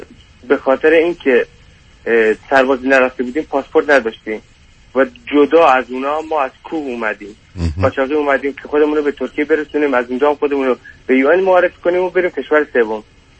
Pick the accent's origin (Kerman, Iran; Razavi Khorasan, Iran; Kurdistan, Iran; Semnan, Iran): Kurdistan, Iran; born there; ما توی کردستان توی خانواده 7 نفری به دنیا آمدم. من فرزند وسط هستم